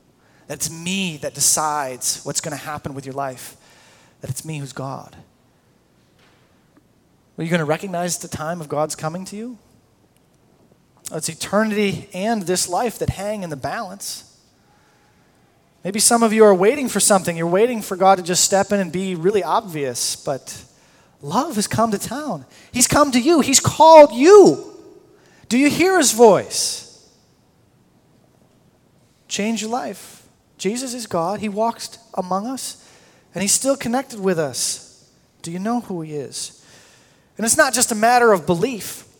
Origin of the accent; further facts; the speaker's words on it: Michigan, United States; So I grew up in Michigan, a big Tigers fan, lifelong Tigers fan.